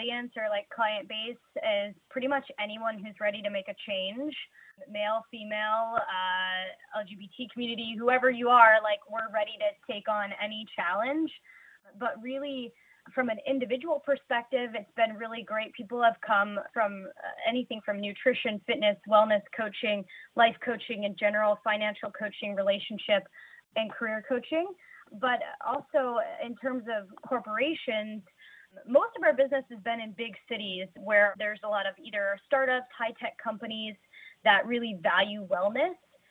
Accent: Boston, Massachusetts, United States; also born or lived in North Carolina / San Diego; I'm in California, but I've lived all over the country. I'm from Boston originally. I've lived in North Carolina. I've lived in San Diego. I'm now here in the Bay Area.

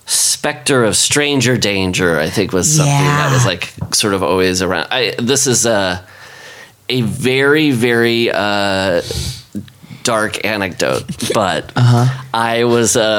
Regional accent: Iowa, United States; I grew up in Iowa, and there was the Johnny Gosch kidnappings from Des Moines.

